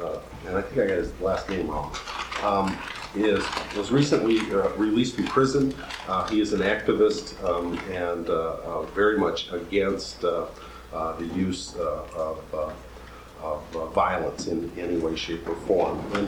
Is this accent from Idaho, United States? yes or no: yes; Boise, Idaho, United States; I grew up in Boise, Idaho. I went second grade through college in Boise, Idaho. And I grew up in a pretty blue-collar family.